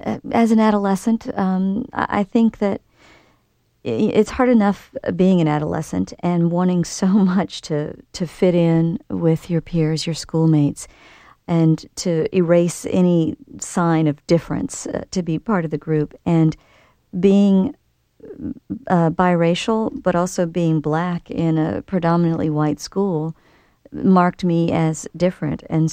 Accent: Gulfport, Mississippi, United States; the 2nd Regiment, was stationed just off the coast of my hometown, Gulfport, Mississippi, on Ship Island

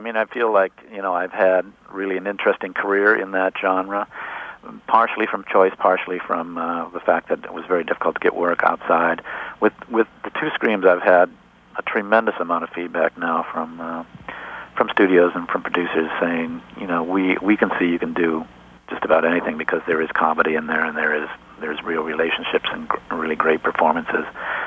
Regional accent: Cleveland, Ohio, United States; Cleveland, Ohio. It's, you know, it's, it wasn't like I was living out in the middle of in a holy roller territory.

